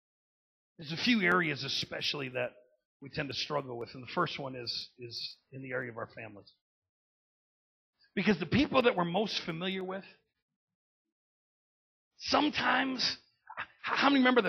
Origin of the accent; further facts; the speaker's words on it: Bay City, Michigan, United States; You know, my hometown, Bay City, very, very, very blue collar, you know, whole GM territory.